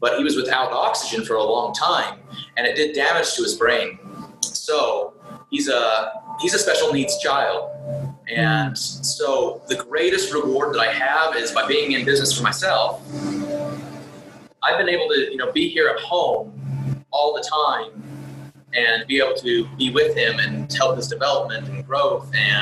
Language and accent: English; Utah, United States; I'm born and raised in Utah, and it's where I love to be. I love the four distinct seasons that Utah offers. All my family's here.